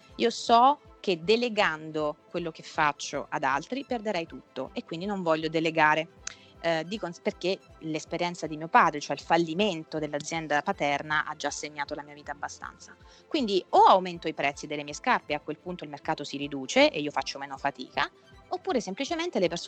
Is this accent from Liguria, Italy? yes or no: no; Marche, Italy; Io, essendo marchigiana, vivo moltissimo di turismo estivo